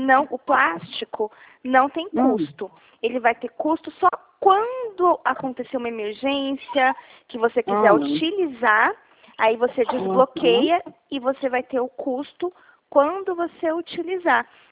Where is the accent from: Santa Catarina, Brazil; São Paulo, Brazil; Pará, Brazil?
São Paulo, Brazil; Dracena; Eu sou aqui do escritório de Dracena, não sou de Adamantina, tá? Eu sou de Dracena.